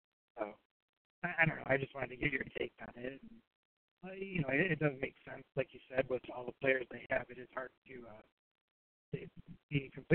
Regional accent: New Lenox, Illinois, United States; Two guys from my hometown of New Lenox, Illinois, were indicted.

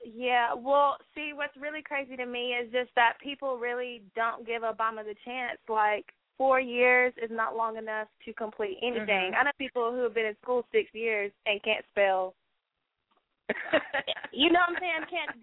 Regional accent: Knoxville, Tennessee, United States; I'm from Knoxville, Tennessee.

